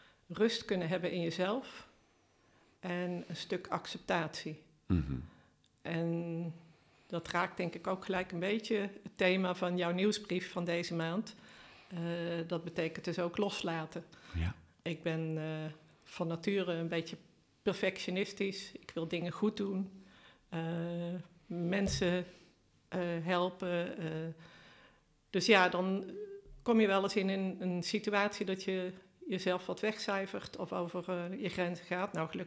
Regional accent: Oosterhout, North Brabant, Netherlands; Ik ben geboren en getogen in Oosterhout.

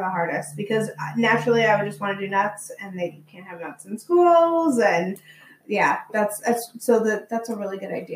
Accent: Anchorage, Alaska, United States; I'm originally from Anchorage, Alaska, and my dad still fishes every year.

